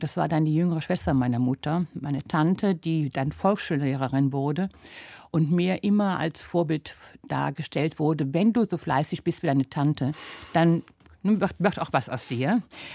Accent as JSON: {"language": "German", "town": "Düren", "region": "North Rhine-Westphalia", "country": "Germany", "tie": "born or raised there", "said": "Also ich bin nicht in der Stadt Düren aufgewachsen, sondern in einem Dorf, das später zu Düren eingemeindet wurde, ein Dorf mit 1200 Einwohnern."}